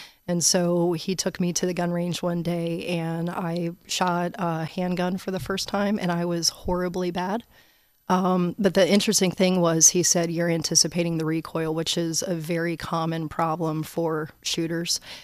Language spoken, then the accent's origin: English; Newport News, Virginia, United States; So about myself, I'm from here, born and raised in Newport News, but my family is all from Pittsburgh. So my parents moved down here in the 70s.